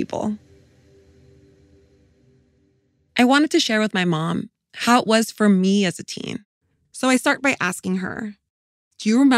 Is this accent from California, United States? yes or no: yes; California, United States; born there; She came to this country and settled in LA County when she was 21 years old in the mid-80s. I was born a few years later.